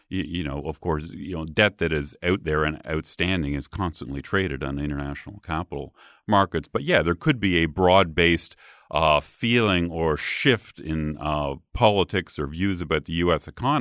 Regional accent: Canada; So I grew up in Canada, for example, in the early 1990s.

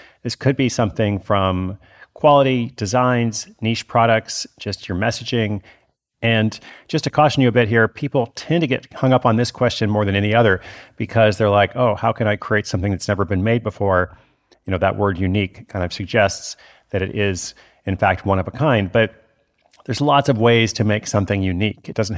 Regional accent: Portland, Oregon, United States; I'm actually in Portland, Oregon, my hometown, tonight.

